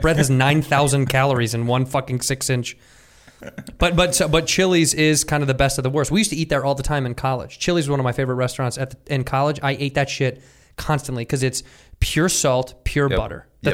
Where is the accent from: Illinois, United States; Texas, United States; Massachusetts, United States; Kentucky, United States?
Illinois, United States; Chicago; When I was a youth, I grew up in Chicago.